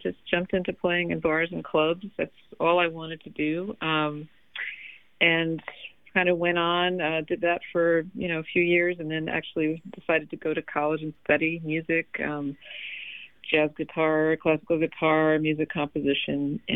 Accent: New York, United States; also born or lived in Long Island / Hong Kong; I was born in New York on Long Island, didn't live there very long. We moved upstate to the lower Hudson Valley. And then when I was a kid, we moved over to Hong Kong for about 3 years.

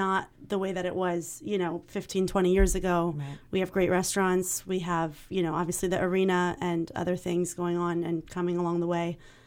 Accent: Allentown, Pennsylvania, United States; I mean, I'm born and raised in Allentown as well

